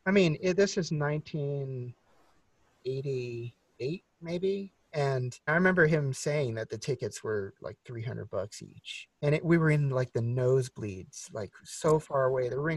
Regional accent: Las Vegas, Nevada, United States; I guess growing up in Vegas also, but I've heard everything, you know.

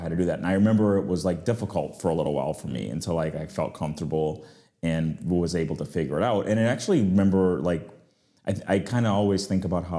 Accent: New Orleans, Louisiana, United States; So I am from New Orleans. So I grew up in the South. I went to LSU.

